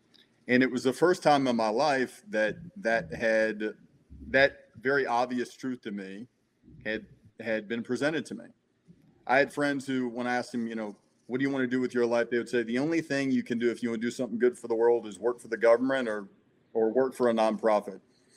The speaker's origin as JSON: {"language": "English", "town": "Birmingham", "region": "Alabama", "country": "United States", "tie": "born or raised there", "said": "I was raised in the South in Birmingham, Alabama."}